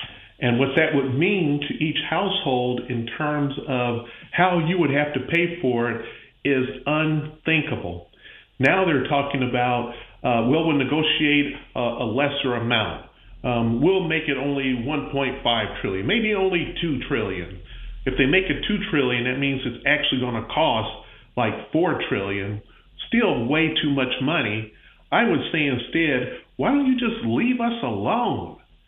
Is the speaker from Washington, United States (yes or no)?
no; Pensacola, Florida, United States; sitting in for Dr. Youngblood. I'm from the Pensacola, Florida area.